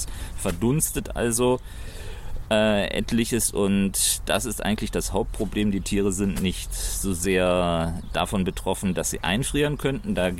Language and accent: German; Konstanz, Baden-Württemberg, Germany; Ich bin in Konstanz geboren, auch dort aufgewachsen und zur Uni gegangen